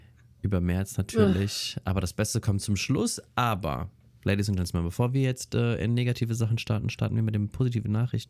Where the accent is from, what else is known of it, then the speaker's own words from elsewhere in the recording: Italy; Und da müssen wir einmal in mein Heimatland schauen, Italien.